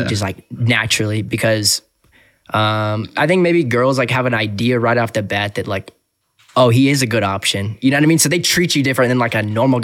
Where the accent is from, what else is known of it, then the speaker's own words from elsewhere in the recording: San Diego, California, United States; I just been staying in back in San Diego, my hometown, and going to the skate park and working out and going to the ocean a lot.